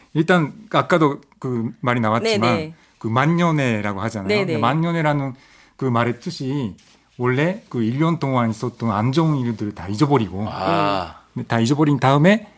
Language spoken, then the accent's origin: Korean; Japan; Korean is a second language; moved away as an adult; now in South Korea; 저는 일본에서 왔고요. … 저도 한국에 온 지는 18년 됐습니다. 네. 네, 처음에 한국에 유학 오고 공부를 마치고 지금 일본이랑 한국이랑 왔다 갔다 하면서